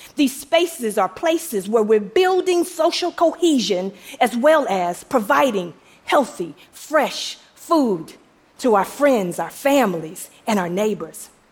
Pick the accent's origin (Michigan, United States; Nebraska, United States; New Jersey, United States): Michigan, United States; Detroit; I'm from Detroit. A city that in the 1950s was the world's industrial giant.